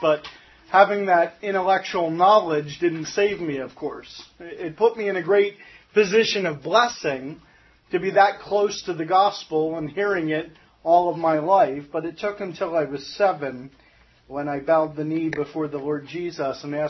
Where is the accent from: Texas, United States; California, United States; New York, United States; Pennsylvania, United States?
Pennsylvania, United States; Gilbertsville; You already know we're from Reading, Pennsylvania. We fellowship with the saints in Gilbertsville, PA. And that's where I grew up.